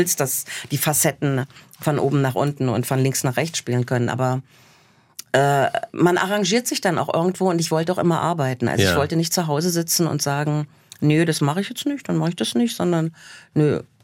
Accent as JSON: {"language": "German", "region": "Saxony-Anhalt", "country": "Germany", "said": "ich komme aus Sachsen-Anhalt"}